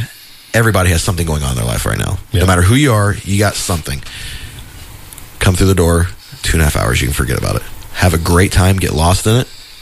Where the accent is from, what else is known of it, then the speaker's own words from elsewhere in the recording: Coldwater, Ohio, United States; I'm super proud to call Coldwater my hometown, and even the Mercer County area in general.